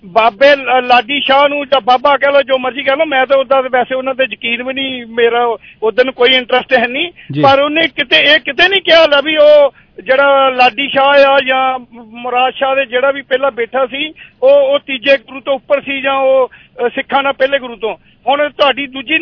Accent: Punjab, India; ਅਸੀਂ ਜਿੱਦਾਂ ਕਹਿ ਲਓ ਪੰਜਾਬੀ ਹਾਂ ਤੇ ਜਾਂ ਪਹਿਲਾਂ ਅਸੀਂ ਇੰਡੀਅਨ ਹਾਂ ਫਿਰ ਪੰਜਾਬੀ ਹਾਂ ਪਰ ਅਸੀਂ ਪੰਜਾਬ ਚ ਰਹਿੰਦੇ ਕਰਕੇ ਹਾਂ ਅਸੀਂ ਪੰਜਾਬੀ ਬੋਲਦੇ ਉਸ ਹਿਸਾਬ ਨਾਲ ਪਹਿਲਾਂ ਅਸੀਂ ਪੰਜਾਬੀ ਹਾਂ

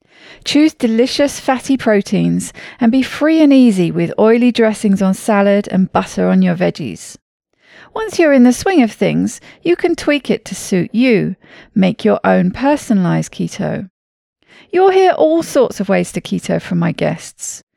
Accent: United Kingdom; I'm a Brit, so I can't help but mention the weather.

